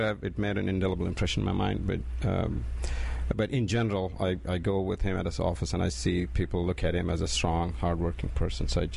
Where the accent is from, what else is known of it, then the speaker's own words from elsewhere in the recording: India; moved away as an adult; now in United States; I'm from India.